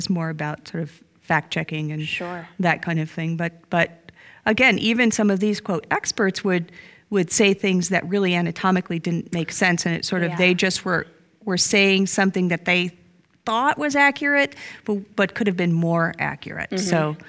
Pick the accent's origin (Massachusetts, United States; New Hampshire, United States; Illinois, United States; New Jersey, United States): Massachusetts, United States; So, yeah, I'm from Massachusetts originally. Now live in and have my school in upstate New York.